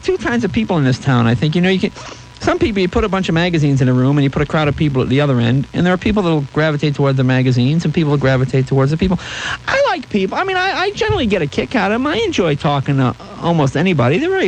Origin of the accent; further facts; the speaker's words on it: Boston, Massachusetts, United States; I grew up in Boston and I was raised back there, and there's a certain Eastern sensibility.